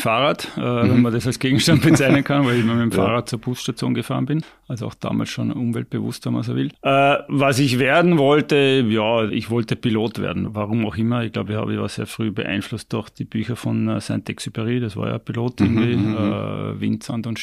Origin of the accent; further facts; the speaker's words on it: Vorarlberg, Austria; also born or lived in Germany; ich bin eigentlich nicht nur in Vorarlberg aufgewachsen, sondern auch in Deutschland. Mein Vater ist Deutscher